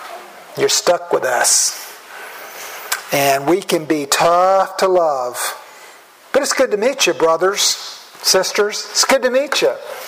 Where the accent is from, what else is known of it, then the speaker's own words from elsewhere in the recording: the South, United States; I come from the South.